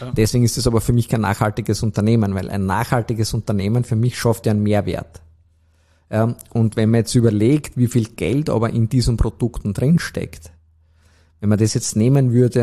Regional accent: Austria; warum gerade als Österreicher Ozean schützen, weil wir haben ja nicht mehr einen Meerzugang mehr.

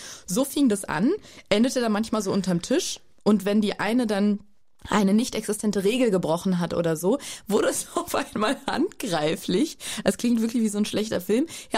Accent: Berlin, Germany; Aufgewachsen bin ich tatsächlich in Schöneberg, bin einigermaßen oft umgezogen, aber begonnen hat mein Lebenslauf in Schöneberg.

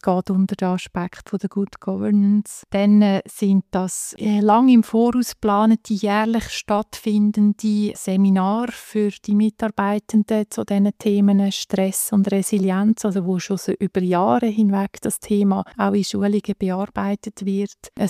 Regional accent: Zug, Switzerland; Aber ich kann von meiner Heimat reden, Zuggerland.

